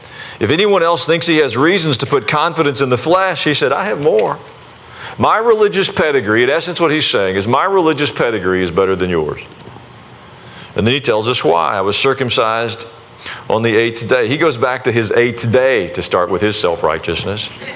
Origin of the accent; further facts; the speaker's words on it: the South, United States; I'm a Southerner.